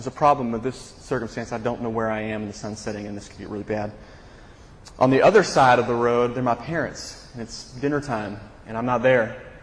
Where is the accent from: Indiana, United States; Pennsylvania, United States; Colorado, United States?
Indiana, United States; Greenwood; I grew up in Greenwood, Indiana, just south of Indianapolis, about 25 minutes south of Indianapolis.